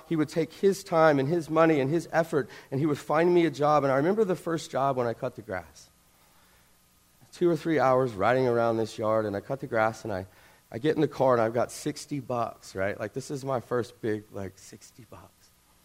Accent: Crowley, Louisiana, United States; I grew up in the Deep South in a town called Crowley, Louisiana. That is the straight-up bayou, if ever there was a bayou in Louisiana.

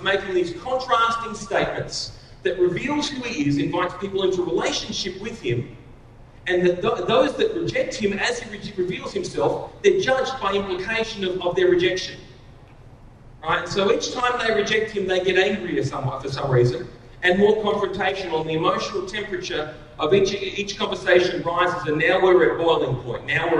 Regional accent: Australia; moved away; I'm Australian by birth. I come from Australia. I moved here in 2002. I've lived here ever since.

